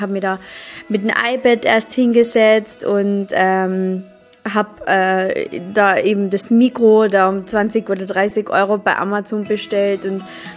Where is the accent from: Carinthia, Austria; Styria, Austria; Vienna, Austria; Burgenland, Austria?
Carinthia, Austria; ich komme aus Kärnten, aus Österreich, aus einem mini kleinen Dorf.